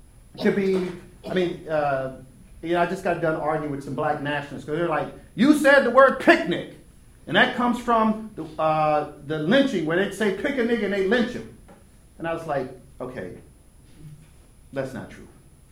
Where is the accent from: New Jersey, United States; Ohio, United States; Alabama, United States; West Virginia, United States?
Alabama, United States; Mobile; also born or lived in Prichard; And I grew up in Mobile, Alabama. Actually, it parts Mobile, then in Pritchett, which is poorer than Mobile and more thickly segregated than Mobile.